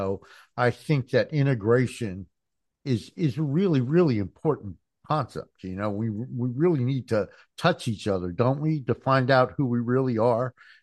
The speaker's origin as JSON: {"language": "English", "region": "New Jersey", "country": "United States", "tie": "born or raised there", "said": "I grew up in North New Jersey as a kid, and at the time it had the highest black population in America percentage wise."}